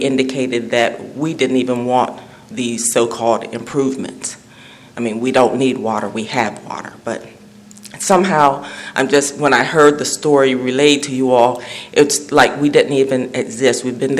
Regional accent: Jimtown, Maryland, United States; now in Swan Point, United States; And I grew up in Jimtown.

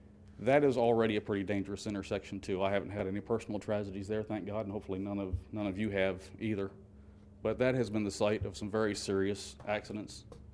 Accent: Delaware, United States; from Georgetown. I live on Johnson Road, just around the corner from Mr. Baker's property. I was born and raised in Sussex County. At 19, I left to serve in the armed forces.

